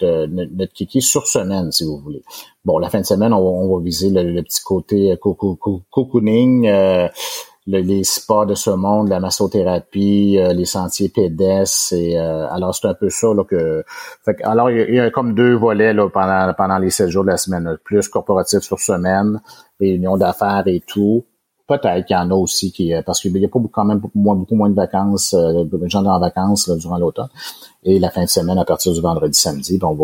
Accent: Quebec City, Quebec, Canada; J'ai été élevé ici à Québec.

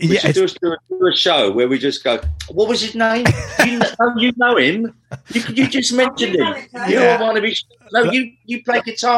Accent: London, United Kingdom; London? North London.

